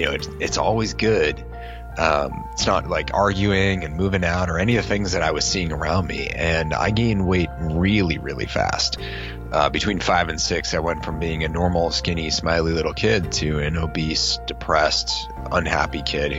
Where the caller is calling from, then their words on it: Boston, Massachusetts, United States; I am up in the Boston area where it's very cold.